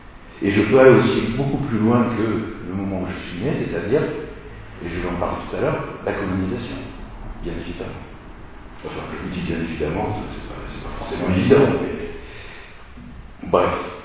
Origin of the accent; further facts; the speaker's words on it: Gascony, France; je viens de Gascogne, et on sait très bien que la Gascogne, c'est pas vraiment la France. Puisqu'on y parle l'occitan et non pas le patois.